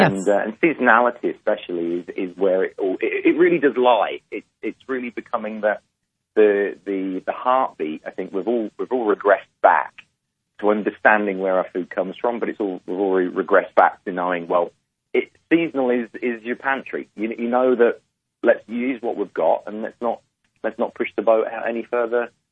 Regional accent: England, United Kingdom; accent: English; also born or lived in New York; Well, my canny accent is from England. I'm from the UK originally.

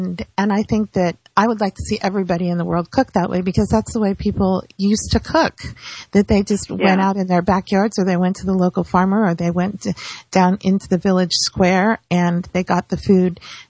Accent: California, United States; now in Florida, United States; because I'm from Northern California, where people cook more than people cook here.

